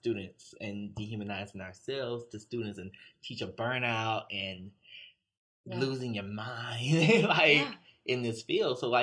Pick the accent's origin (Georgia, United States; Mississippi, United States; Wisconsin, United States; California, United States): Mississippi, United States; Utica; I showed the trailer I grew up in Utica, Mississippi.